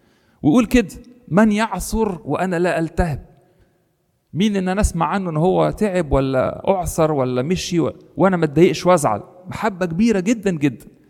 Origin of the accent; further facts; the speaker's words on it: Egypt; زي واحده من الحاجات اللي هي معتاده عندنا جدا احنا كمصريين